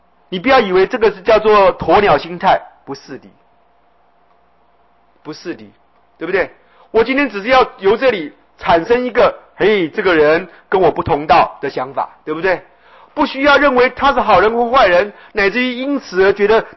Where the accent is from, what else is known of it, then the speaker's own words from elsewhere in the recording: Taiwan; 一个台湾老乡